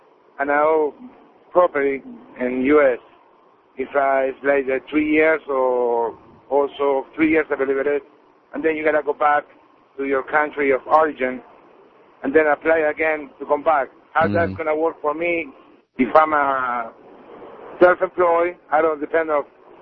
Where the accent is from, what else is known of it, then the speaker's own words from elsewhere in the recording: Uruguay; English is a second language; I'm from South America, Uruguay.